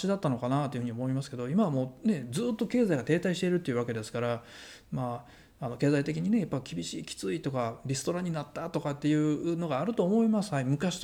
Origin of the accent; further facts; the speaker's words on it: Shiga, Japan; あの例えばうちみたいな滋賀県とかだと田舎になっちゃいますから、その田舎から東京に憧れるっていうのも分かるんですけど